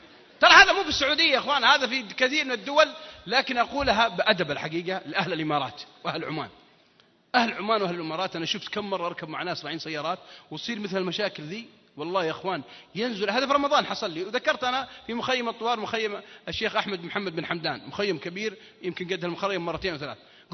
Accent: Al-Qassim, Saudi Arabia; ويضحكون عليها المكة وأهل جدة وعندنا بالقصيم

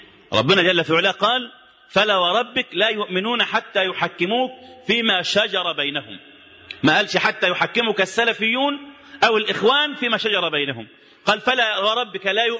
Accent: Egypt; أنا مصري مسلم، مش راجل لا راجل بتاع علم ولا راجل متخصص ولا أي حاجة خالص، ولا أنا منضم لأي حزب من أحزاب الدنيا.

